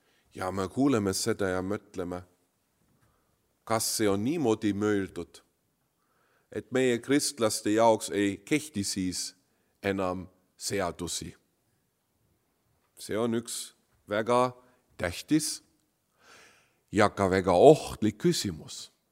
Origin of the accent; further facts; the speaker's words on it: Germany; accent: German; Estonian is a second language; Ma tean, et see kõlab hirmsasti, kuid mul on ju saksa aktsent ka veel